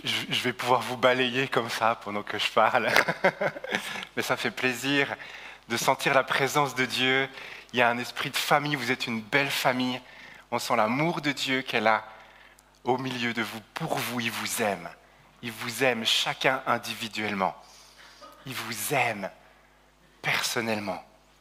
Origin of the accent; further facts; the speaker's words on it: Nyon, Vaud, Switzerland; Mais moi, je suis de la côte, je suis né sur la côte, je suis né à Nyon.